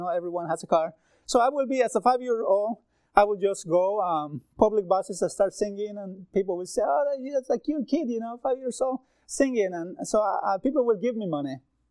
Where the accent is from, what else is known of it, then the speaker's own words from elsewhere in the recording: Bolivia; I grew up in Bolivia